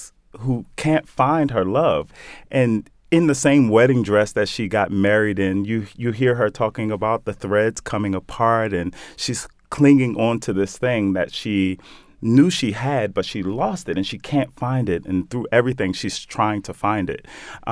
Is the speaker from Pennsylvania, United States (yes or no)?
yes; Philadelphia, Pennsylvania, United States; I grew up very gay in West Philly, in a neighborhood where you couldn't be gay at all.